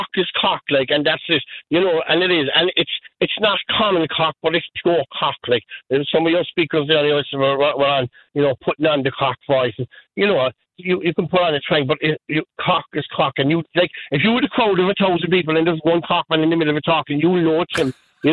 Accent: Cork, Munster, Ireland; we're up from Cork, you know, we're not from Wales at all.

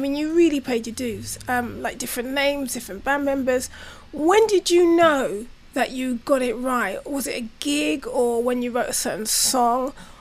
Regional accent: Brixton, London, United Kingdom; I mean, I'm from Brixton

